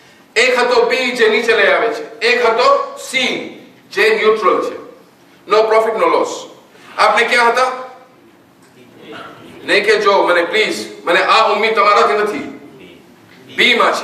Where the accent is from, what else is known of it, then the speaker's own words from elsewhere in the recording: Gujarat, India; હું કચ્છી છું